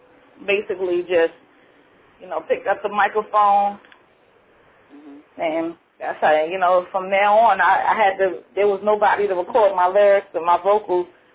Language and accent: English; Richmond, Virginia, United States; I'm from Richmond, VA. I'm 22 years of age